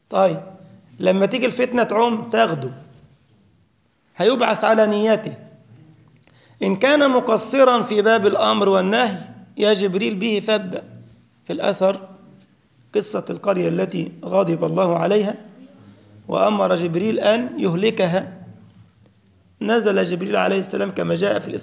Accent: Egypt; now in Germany; قلت له لا ده اسمه عندنا في مصر سمك، انما الحوت يا حاجه تانية.

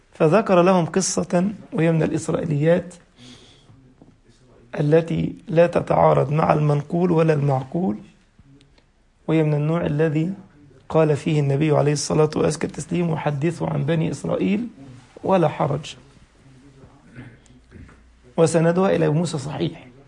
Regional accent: Egypt; يعني الرغيف اللي احنا عندنا في مصر رغيف العيش الخبز، وده في اللغة العربية الرغيف

